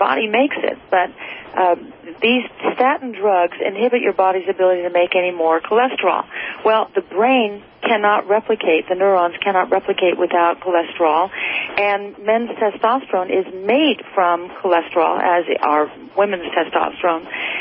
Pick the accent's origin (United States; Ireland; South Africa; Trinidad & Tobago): Ireland; Actually, I write, you know, because I'm Irish, and we Irish either drink or write.